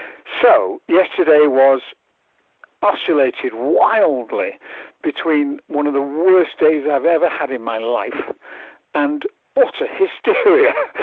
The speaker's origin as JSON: {"language": "English", "town": "Salford", "region": "North West England", "country": "United Kingdom", "tie": "born or raised there", "said": "Because we are Manx, because we grew up in Salford"}